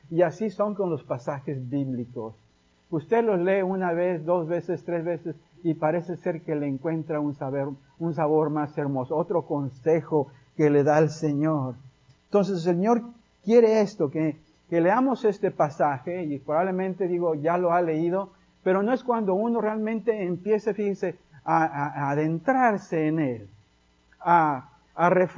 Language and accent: Spanish; Tampico, Tamaulipas, Mexico; yo soy de Tampico, pero todos somos hispanos